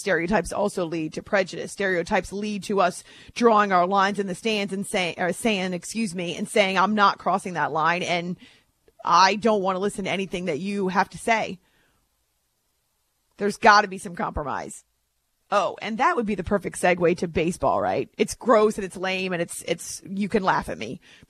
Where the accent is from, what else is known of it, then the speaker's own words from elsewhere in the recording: United States; I'm just speaking to you as an American, as a girl who's seen a lot